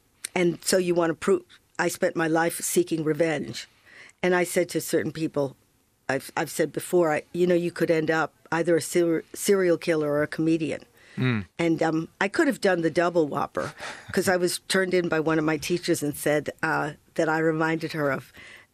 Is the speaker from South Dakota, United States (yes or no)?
no; Evanston, Illinois, United States; I was locked in my house where I grew up in Evanston.